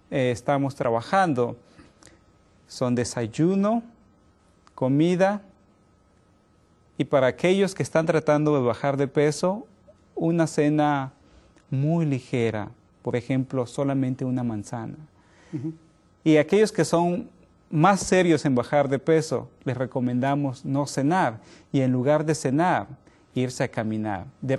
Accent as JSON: {"language": "Spanish", "country": "Mexico", "said": "en mi caso, yo soy mexicano"}